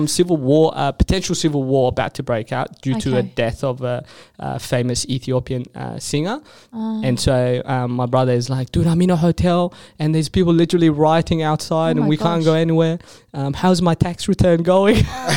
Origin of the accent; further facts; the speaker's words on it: Perth, Western Australia, Australia; also born or lived in Sudan; I'm Ethiopian, but then I was born in Sudan and I grew up in Perth.